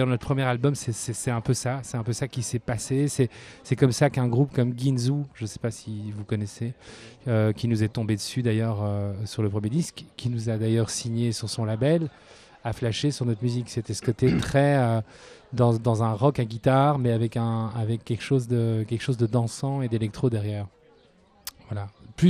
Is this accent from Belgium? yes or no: yes; Brussels, Brussels-Capital Region, Belgium; Nous, on vient de Bruxelles.